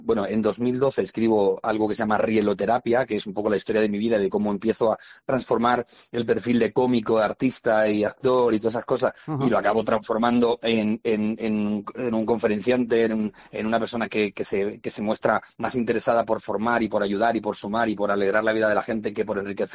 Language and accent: Spanish; Málaga, Andalusia, Spain; now in Madrid, Spain; a presentarlo en Málaga, que es mi tierra